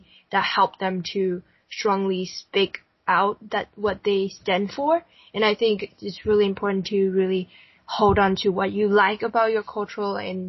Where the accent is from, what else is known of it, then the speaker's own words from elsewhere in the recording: Taiwan; English is a second language; When people ask me, where are you from? And I'm from Taiwan.